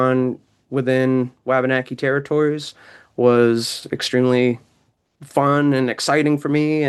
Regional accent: Maine, United States; I am from the Penobscot Nation, but I have family in Zibayeg and Tobik, New Brunswick.

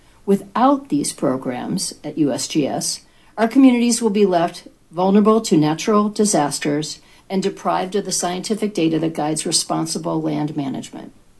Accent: Maine, United States; So my national park, like Acadia in my home state of Maine, is understaffed

